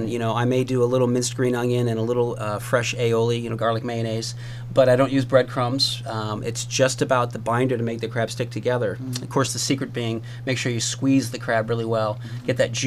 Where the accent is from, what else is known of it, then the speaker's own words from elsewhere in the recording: East Coast, United States; I grew up in the East Coast. I was so happy we moved out here